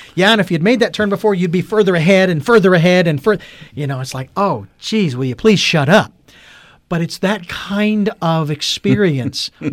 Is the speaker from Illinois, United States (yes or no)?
no; Phoenix, Arizona, United States; I'm from Phoenix, Arizona, and a lot of flat streets and everything's blocked in the grid system